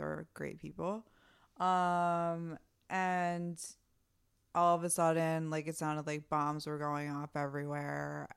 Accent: Reading, Pennsylvania, United States; Yeah, I grew up in Reading.

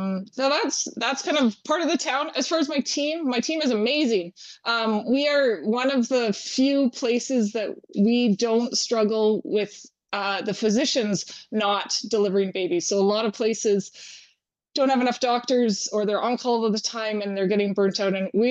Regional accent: Smithers, British Columbia, Canada; So I actually grew up in Smithers. But I am very surprised to have wound up back in Smithers at some point.

